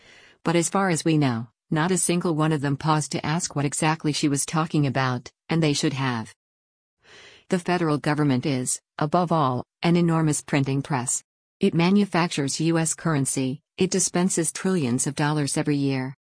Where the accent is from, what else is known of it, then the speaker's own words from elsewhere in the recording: United States; We don't have to ask politely, we're American citizens.